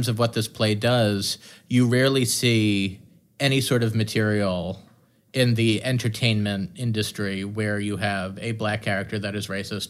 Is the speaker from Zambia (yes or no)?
no; New York, United States; I grew up in New York. I've been seeing Roundabout Theater Company shows since I was a kid.